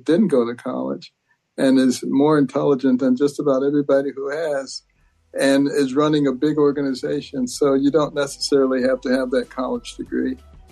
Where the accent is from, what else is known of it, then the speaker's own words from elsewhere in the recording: Detroit, Michigan, United States; That is my hometown. Absolutely.